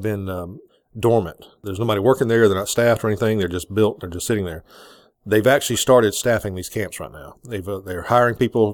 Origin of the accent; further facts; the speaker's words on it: United States; I'm an American citizen, and I'm concerned about what's going on with my country.